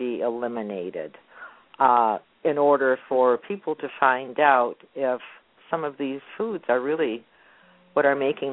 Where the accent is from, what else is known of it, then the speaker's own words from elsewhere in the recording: Michigan, United States; Well, a little bit about me is that I grew up in Michigan, and I received a BS at Eastern Michigan University in special education